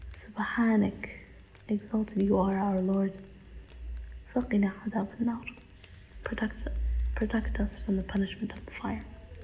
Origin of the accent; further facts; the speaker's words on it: Minnesota, United States; I'm a sister from the States, specifically Minnesota.